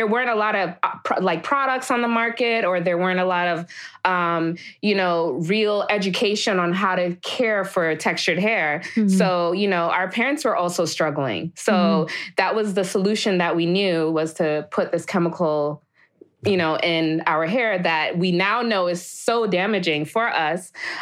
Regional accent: Jamaica; now in United States; So yeah, I immigrated to the United States from Jamaica, the island.

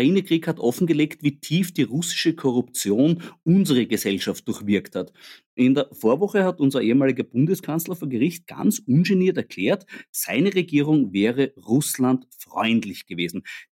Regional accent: Austria; Man könnte als Österreicher auch neidvoll nach Deutschland blicken

